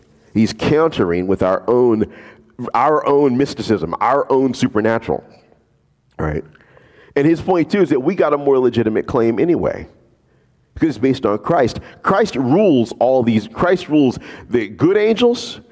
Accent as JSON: {"language": "English", "town": "New Orleans", "region": "Louisiana", "country": "United States", "tie": "born or raised there", "said": "because I'm from New Orleans. So I grew up eating all these different kinds of things that are part and parcel of being from New Orleans. It doesn't matter where I go. Ultimately, I'm a New Orleanian, right?"}